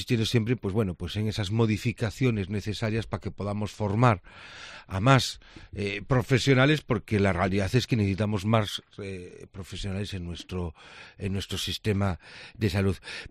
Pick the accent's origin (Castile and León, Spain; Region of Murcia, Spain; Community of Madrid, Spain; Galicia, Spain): Galicia, Spain; A Coruña; lo que ha pasado en Coruña ha condicionado en gran medida lo que somos como gallegos.